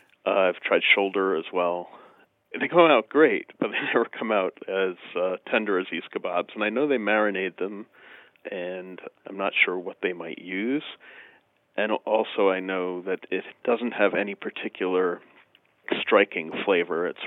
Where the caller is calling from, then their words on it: Albany, New York, United States; Near Albany, New York.